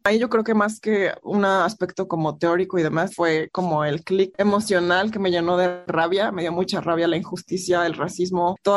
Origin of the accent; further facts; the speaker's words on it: Puebla, Mexico; moved away as an adult; now in United States; Yo soy originaria de Puebla, pero llevo 8 años en Estados Unidos y eso también obviamente ha transformado quién soy, cómo me veo, cómo me siento.